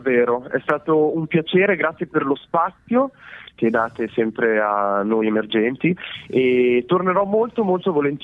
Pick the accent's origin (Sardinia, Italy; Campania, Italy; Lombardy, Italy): Lombardy, Italy; Mantua; born there; io sono nato a Mantova, sì? Ma i miei genitori sono campani.